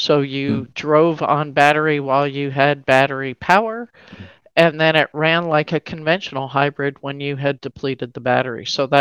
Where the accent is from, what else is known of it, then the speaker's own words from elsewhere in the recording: Canada; I am very happy to say I'm also Canadian.